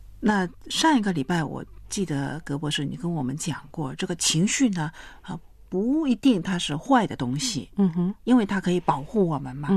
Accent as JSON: {"language": "Chinese", "country": "China", "said": "我们中国人呢常常有一些就很保守的观念呢"}